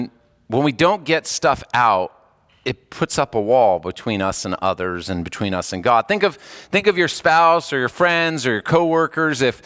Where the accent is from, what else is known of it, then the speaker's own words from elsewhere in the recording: California, United States; I had a neighbor growing up in California